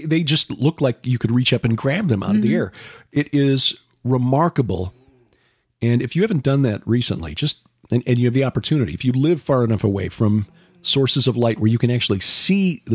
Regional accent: Chicago, Illinois, United States; I was born and raised in Chicago, where we had streetlights everywhere, headlights from cars all night long. We lived half a block off one of the major north-south routes through Chicago.

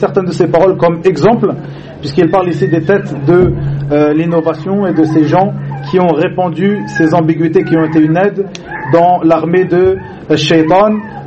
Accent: Egypt; now in France; puisque nous, chez nous en Égypte, ces livres-là, ils sont édités et ils sont répandus

